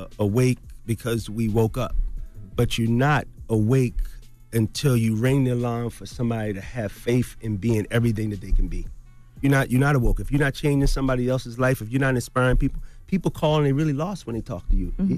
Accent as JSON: {"language": "English", "town": "Baltimore", "region": "Maryland", "country": "United States", "said": "And you know, everybody knows my story, but I'm from Baltimore."}